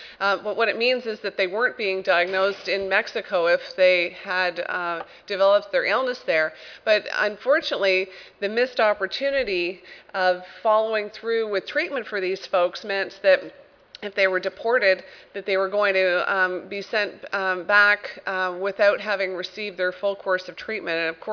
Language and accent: English; Canada; I know about the Canadian border because I'm Canadian